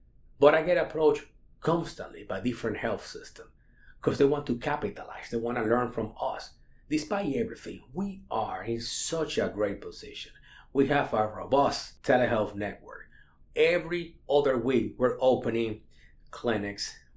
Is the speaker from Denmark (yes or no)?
no; Dominican Republic; now in United States; I'm from the Dominican Republic. My wife was born in Memphis, but my children live here.